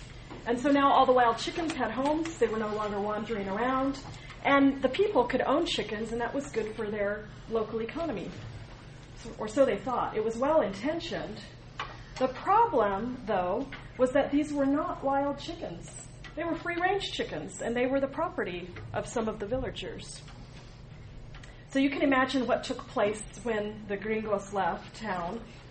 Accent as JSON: {"language": "English", "town": "Sacramento", "region": "California", "country": "United States", "said": "I know some of you, and I'm from Sacramento, California."}